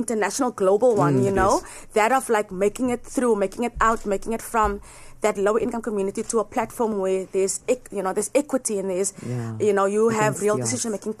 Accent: Cape Flats, Western Cape, South Africa; now in United States; growing up on the Cape Flats, it's a marginal experience, really, compared to what most people experience.

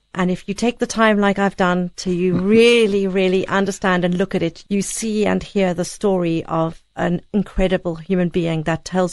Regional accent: South Africa; And I am South African, but I absolutely appreciate what Lionel Tertius has done for my instrument.

